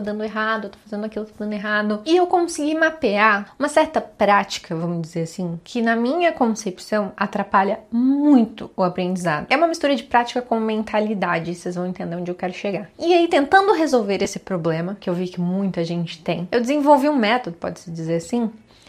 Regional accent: Minas Gerais, Brazil; ah, eu sou mineira, né, obviamente.

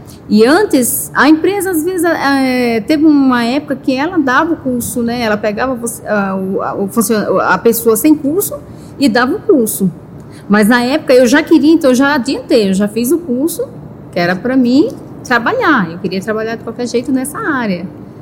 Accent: Araripina, Pernambuco, Brazil; born there; eu nasci em Pernambuco, em Araripina.

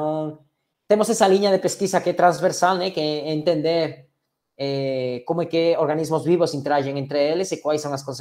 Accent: Galicia, Spain; Portuguese is a second language; como a gente falou da Espanha, de que eu venho da Galícia

